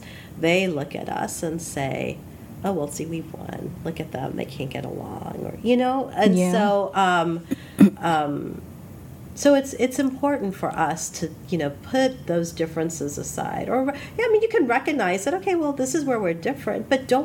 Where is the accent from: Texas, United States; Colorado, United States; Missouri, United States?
Texas, United States; Houston; Excuse me, I was born in Houston, way back in the 60s. And my parents had come here in the early 60s. And so growing up, so when I came, there were 20 Indian families in Houston.